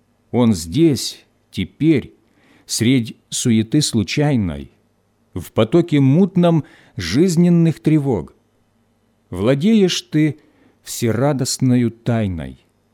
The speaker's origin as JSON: {"language": "Russian", "town": "Bryansk", "region": "Bryansk Oblast", "country": "Russia", "tie": "born or raised there", "said": "Я родом из Брянска, где всегда были сильные баптисты"}